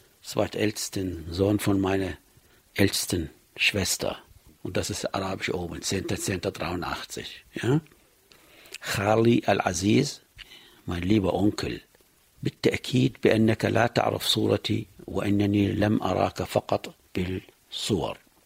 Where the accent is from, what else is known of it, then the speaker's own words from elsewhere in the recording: Iraq; German is a second language; moved away as an adult; now in Germany; mindestens 4 Wochen in den Irak zu fahren, meine Heimat und meine Verwandte und meine Familie, ja, zu besuchen.